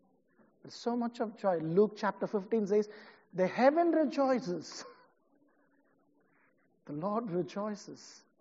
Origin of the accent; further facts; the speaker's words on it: South India, India; I come from South India.